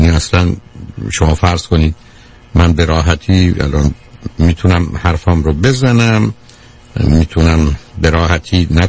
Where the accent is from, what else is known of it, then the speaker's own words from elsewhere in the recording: Iran; moved away as an adult; من از ایران خسته شدم اومدم،